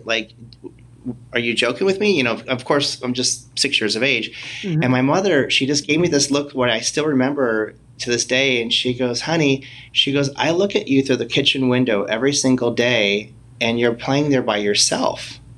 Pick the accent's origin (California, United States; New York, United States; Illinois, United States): California, United States; Whittier; I grew up in Whittier, California. I'm the youngest of six kids, and a very, very Catholic family.